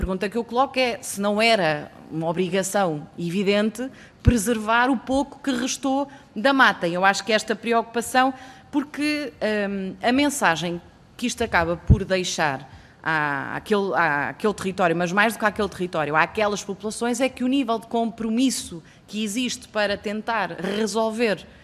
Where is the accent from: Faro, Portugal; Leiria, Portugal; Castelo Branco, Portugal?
Leiria, Portugal; Marinha Grande; eu sou da Marinha Grande